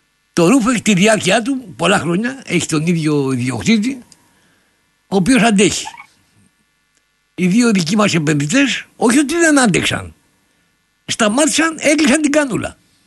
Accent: Athens, Attica, Greece; αφού είναι η γειτονιά, είναι ο τόπος μου.

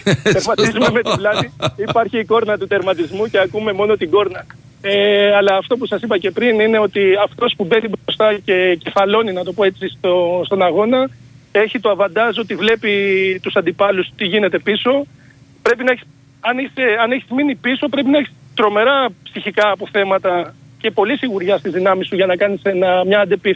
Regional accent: Volos, Thessaly, Greece; Εγώ είμαι Βολιώτης.

